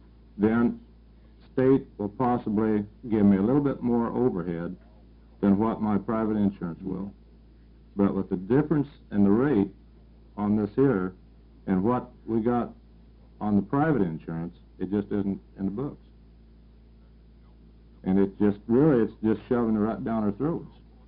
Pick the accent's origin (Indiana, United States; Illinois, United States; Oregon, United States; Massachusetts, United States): Oregon, United States; Springfield; from Springfield, Oregon.